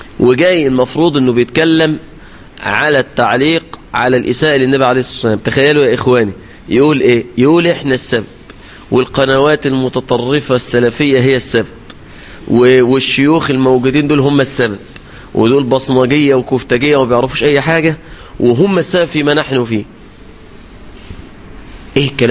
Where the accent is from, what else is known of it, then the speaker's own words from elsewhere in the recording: Egypt; لأن طبعا كلمة وهابي عندنا في مصر دي سبة وشتمة